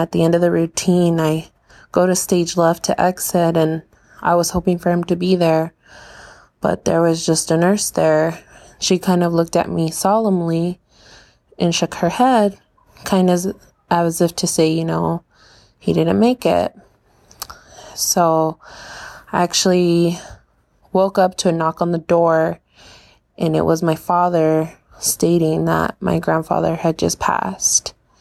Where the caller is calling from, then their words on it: Yuma, Arizona, United States; I'm recording this from Yuma, Arizona.